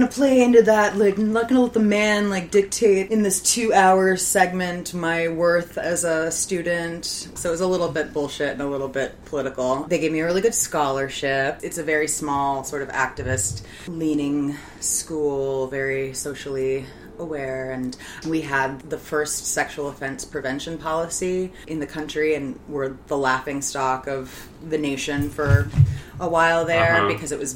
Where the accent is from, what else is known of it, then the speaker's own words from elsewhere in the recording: Kansas, United States; also born or lived in Kentucky / Memphis, United States / Florence, Italy / Ohio; I grew up in Kansas and Kentucky. I was born in Memphis, Tennessee. And when I was a junior in high school, we moved to Florence, Italy.